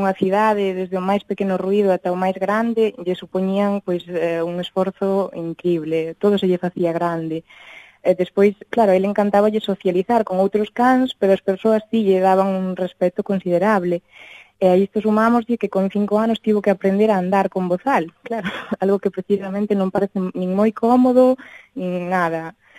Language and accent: Galician; Galicia, Spain; como boa galega sempre contesto que por que non.